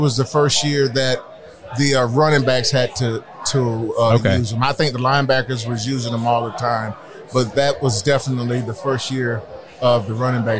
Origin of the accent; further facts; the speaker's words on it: Georgia, United States; I'm from Georgia, and we ended up losing the ball game.